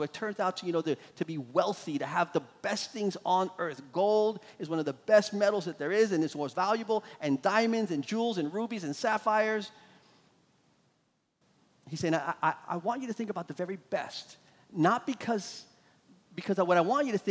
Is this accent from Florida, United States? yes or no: yes; Florida, United States; and I'm from Florida, so we all know what happens when hurricanes come.